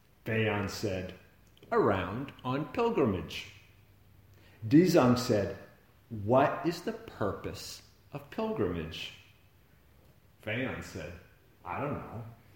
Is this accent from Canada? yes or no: no; Massachusetts, United States; I would never live out here. I grew up in Massachusetts.